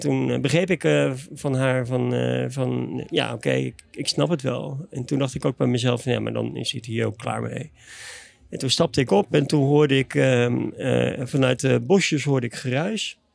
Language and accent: Dutch; Groningen, Netherlands; 49 en ik kom uit Groningen.